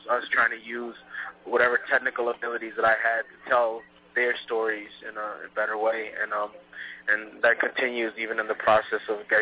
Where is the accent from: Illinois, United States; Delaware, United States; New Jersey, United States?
New Jersey, United States; also born or lived in Jamaica; being a child of the diaspora, growing up in Jamaica, being raised in New Jersey in a predominantly black town, black high school